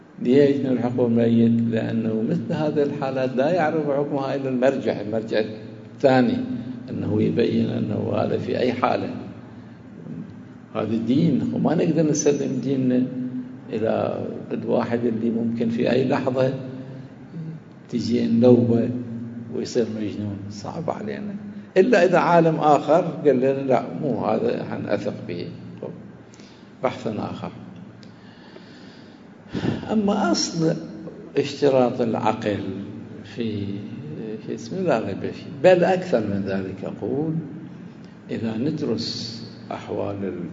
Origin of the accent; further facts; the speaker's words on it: Najaf, Najaf Governorate, Iraq; كان عندنا في النجف الأشرف مرجع